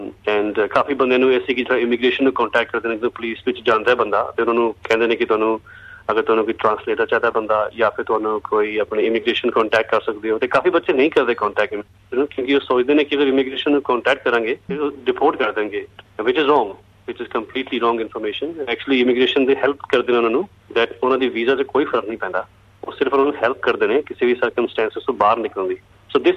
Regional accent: Baramulla, Jammu and Kashmir, India; moved away as an adult; also born or lived in Delhi; now in Australia; ਮੈਂ ਕਸ਼ਮੀਰ ਤੋਂ ਹਾਂ ਜੀ, ਬਾਰਾਮੁਲਾ ਨਾਰਦਰਨ ਡਿਸਟ੍ਰਿਕਟ ਹੈਗਾ ਕਸ਼ਮੀਰ ਦਾ, ਬਾਰਡਰ ਦੇ ਬਿਲਕੁਲ ਲਾਗੇ, ਤੇ ਮੇਰਾ ਪੈਦਾਇਸ਼ ਉੱਥੇ ਦੀ ਹੈਗੀ, ਪੜ੍ਹਾਈ ਵੀ ਉੱਥੇ ਦੀ ਹੈਗੀ ਹੈ, ਤੇ ਮੇਰੀ ਅੰਡਰਗ੍ਰੈਡਸ ਫਿਰ ਦਿੱਲੀ ਚ ਮੈਂ ਆਪਣੀ ਅੰਡਰਗ੍ਰੈਡਸ ਕੀਤੀ ਹੈ।

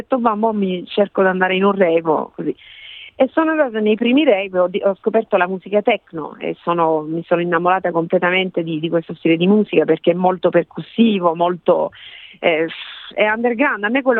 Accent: Catania, Sicily, Italy; ovviamente sono catanese

